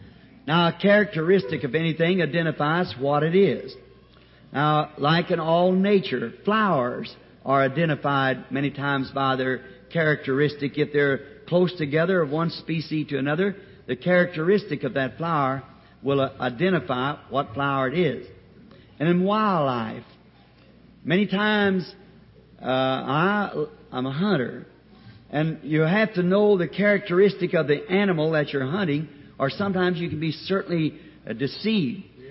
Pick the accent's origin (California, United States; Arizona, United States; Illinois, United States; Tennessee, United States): Arizona, United States; Tucson; I come from Tucson, where it's really good and dry